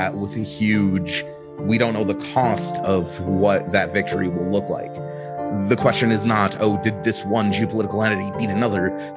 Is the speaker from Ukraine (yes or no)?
yes; Ukraine